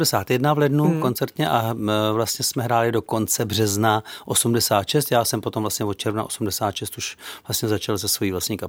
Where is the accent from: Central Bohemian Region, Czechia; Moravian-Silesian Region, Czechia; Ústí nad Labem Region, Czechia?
Ústí nad Labem Region, Czechia; Žatec; já jsem ze Žadce původně